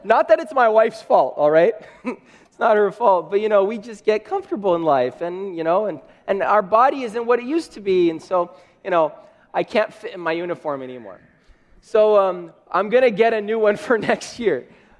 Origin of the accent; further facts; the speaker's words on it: Brazil; I'm from Brazil.